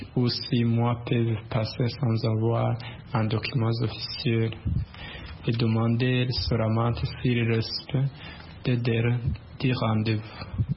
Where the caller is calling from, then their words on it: Bujumbura, Bujumbura Mairie, Burundi; depuis Bujumbura au Burundi.